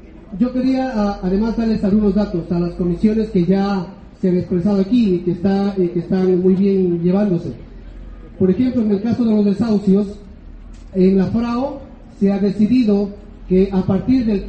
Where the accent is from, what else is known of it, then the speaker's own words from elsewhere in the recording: Ecuador; soy de Ecuador.